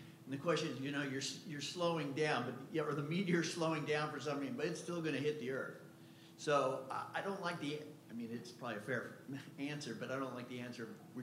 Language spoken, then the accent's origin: English; California, United States; Okay, so just quickly, I'm from California